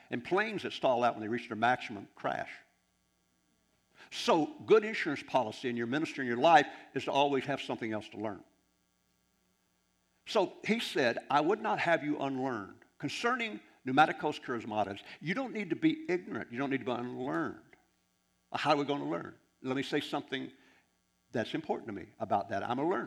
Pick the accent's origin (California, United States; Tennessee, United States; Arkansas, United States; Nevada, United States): Arkansas, United States; I don't like it when someone calls me ignorant. I'm from Arkansas.